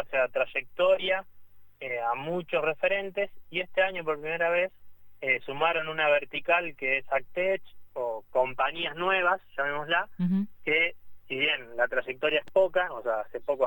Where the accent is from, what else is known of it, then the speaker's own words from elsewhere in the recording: Casilda, Santa Fe, Argentina; Yo soy de Casilda, nací en Casilda y crecí en Casilda, digamos